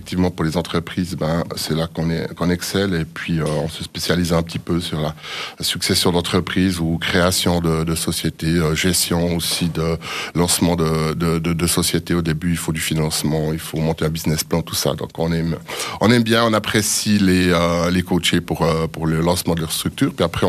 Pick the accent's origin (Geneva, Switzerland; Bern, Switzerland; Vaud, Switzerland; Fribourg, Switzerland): Bern, Switzerland; Lengnau bei Biel; je suis originaire de Lengnau by Biel, et puis qu'on dit Gillemaine parce que, voilà, un peu suisse.